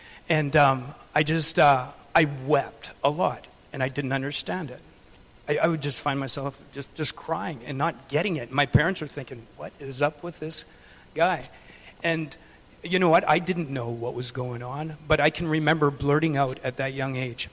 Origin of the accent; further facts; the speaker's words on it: Grande Prairie, Alberta, Canada; born there; I was not born here. I was born in Grand Prairie, Alberta. And my parents were staunch Catholics